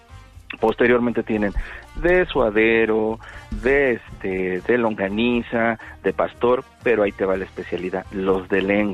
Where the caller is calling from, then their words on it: Mexico City, Mexico; Desde la Ciudad de México.